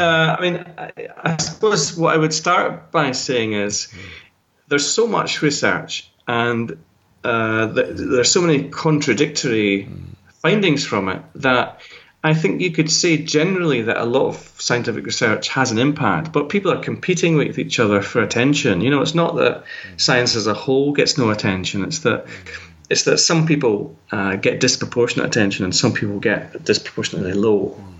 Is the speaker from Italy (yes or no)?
no; Scotland, United Kingdom; they'll realize I'm from Scotland, not from England.